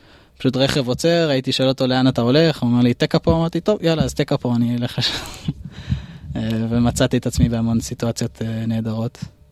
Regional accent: Tel Aviv, Tel Aviv District, Israel; אני גדלתי בתל אביב בחינוך דתי. אז הלכתי, למדתי בישיבה תיכונית.

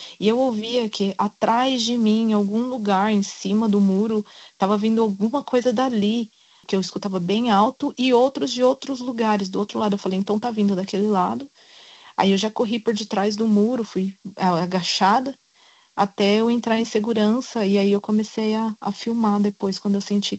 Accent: Brazil; E como eu sou do Brasil, eu comecei a escutar o tiroteio

